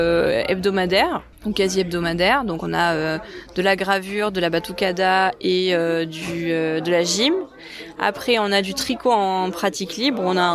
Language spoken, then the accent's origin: French; Marseille, Provence-Alpes-Côte d'Azur, France; also born or lived in Paris; now in Lozère, France; je suis pas parisienne, je suis marseillaise, ou en tout cas provençale. Hein. J'ai été juste hébergée à Paris pendant 9 ans. Mais en fait, j'ai quand même des attaches à Viallas. Donc moi, j'ai de la famille qui est d'ici